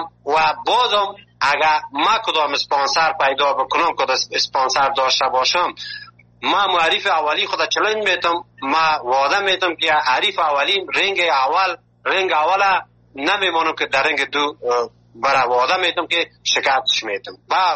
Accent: Afghanistan; now in Malatya, Turkey; ما که اول که از افغانستان آمدیم در یک جای یک شار مالاتیا

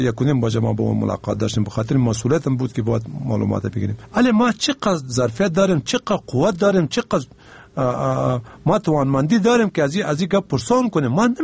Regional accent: Afghanistan

